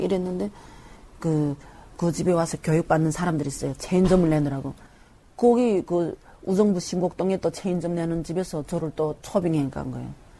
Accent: North Korea; now in South Korea; 저는 북한에서 왔어요.

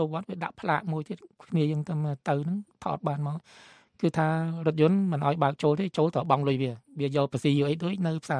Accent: Mekong Delta, Vietnam; moved away; ក្នុងនាមជាខ្មែរក្រមយើងចង់ឃើញខ្មែរទាំងអស់រួមសាមគ្គីសន្តិភាពទៅយើងខ្មែរក្រមភៀសខ្លួនមកក៏បានសេចក្តីសុខដែរ

